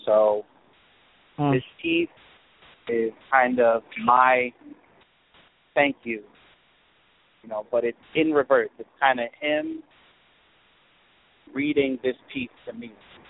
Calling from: Brooklyn, New York, United States; Good evening. … calling from Brooklyn, New York.

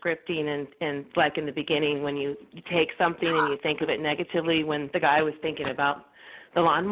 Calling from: Salinas, California, United States; I'm in Salinas, so I'm next to Monterey, Pebble Beach, Carmel.

